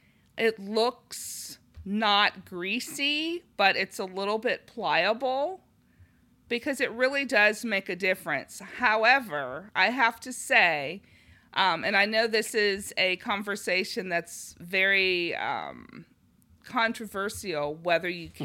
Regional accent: Los Angeles, California, United States; who we had grown up in large cities, and he's from Minneapolis, I'm from Los Angeles

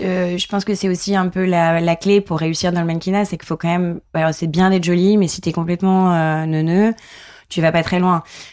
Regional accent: Nouvelle-Aquitaine, France; Comme je rappelle, je viens du Limousin.

